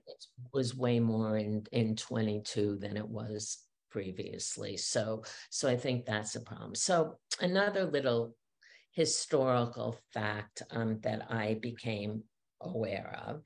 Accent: Queens, New York, United States; and I grew up in Queens, which was probably similar

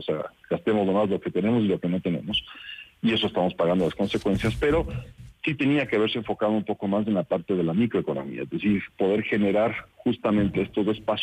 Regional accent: Ecuador; poder generar oportunidades que podamos nosotros mismos disfrutarlas como ecuatorianos en un futuro

